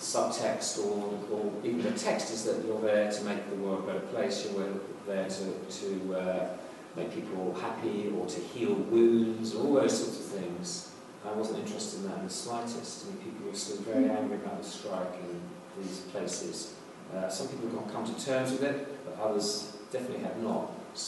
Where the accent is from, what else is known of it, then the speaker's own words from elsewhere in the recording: London, United Kingdom; as a child, as a young person growing up in Britain.